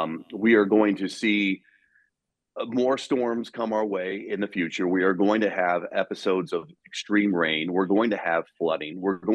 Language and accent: English; Midwest, United States; People in this part of the country, like I grew up in the Midwest, a very small town, we're very, you know, rigid in our beliefs.